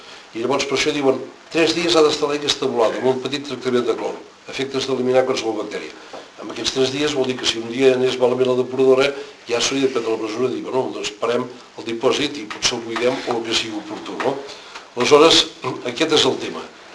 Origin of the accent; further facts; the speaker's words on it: Catalonia, Spain; I sóc de Vallès.